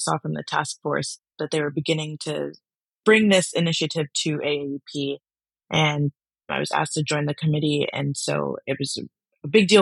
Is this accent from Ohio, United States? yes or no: no; Evanston, Illinois, United States; I am from Chicago, Illinois, a little town called Evanston, like right outside of it. I grew up there